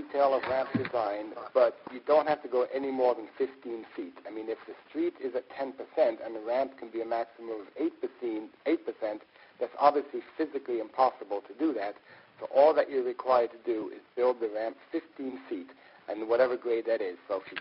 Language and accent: English; United States; moved away as an adult; now in Switzerland; I'm American, but I just moved to Switzerland.